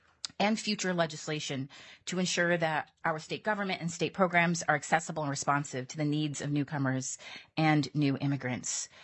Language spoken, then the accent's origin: English; Nome, Alaska, United States; the genesis for this bill was actually a community member from my hometown of Nome.